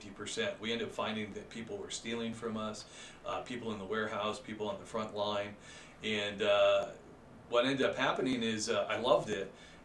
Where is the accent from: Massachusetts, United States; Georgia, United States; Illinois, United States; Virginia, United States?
Massachusetts, United States; Boston; moved away as an adult; now in Germany; Growing up in Boston, so during the summer, I told you construction, right? So all family owned, South Boston Irish.